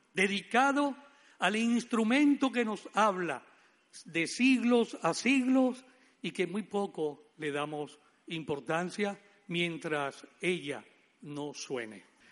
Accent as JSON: {"language": "Spanish", "country": "Venezuela", "said": "64 años. La niña me brindó justamente la motivación. Vengo de Venezuela, pero soy ahora ciudadano del mundo."}